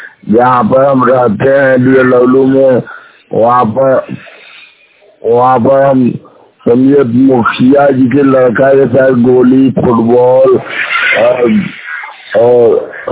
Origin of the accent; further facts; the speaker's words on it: Varanasi, Uttar Pradesh, India; sir मैं बनारस का UP का रहने वाला हूँ, डब्ल्यू कर्मत्ता का